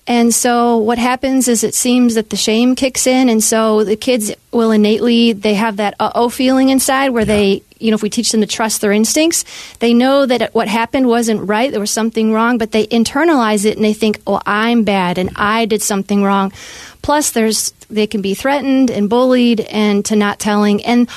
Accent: Michigan, United States; I grew up in Michigan in a small town, and I ended up going to K-12 public schools

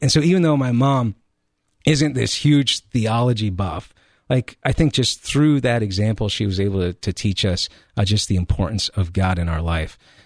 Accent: Colorado, United States; now in Ohio, United States; Well, I'm originally from Colorado, or what I refer to as the Promised Land.

